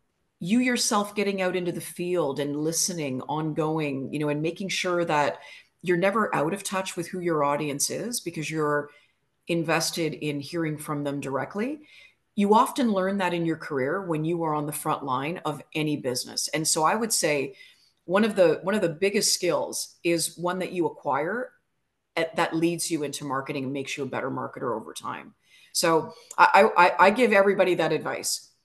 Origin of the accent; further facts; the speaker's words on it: Hamilton, Ontario, Canada; I remember I'm from Hamilton